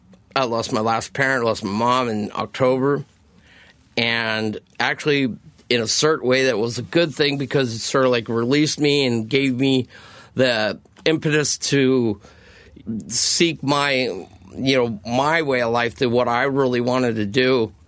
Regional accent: New Jersey, United States; I grew up in New Jersey, and this is where I became an adult.

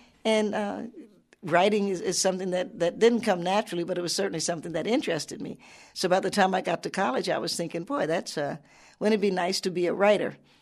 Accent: Cincinnati, Ohio, United States; also born or lived in Knoxville, United States; now in New York, United States; even though I'm actually an Appalachian, I was born in Knoxville, grew up in Lincoln Heights here in Cincinnati area.

